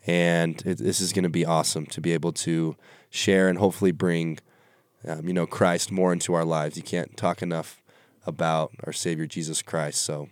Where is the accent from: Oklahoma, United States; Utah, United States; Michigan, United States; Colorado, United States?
Utah, United States; American Fork; I'm an American Fort kid, though, so we were rivals growing up.